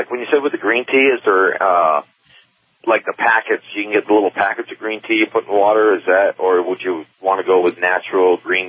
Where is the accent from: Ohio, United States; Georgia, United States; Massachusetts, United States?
Massachusetts, United States; Boston; I grew up in Boston and I had coffee milk when I was probably, you know, a baby and just coffee all my life.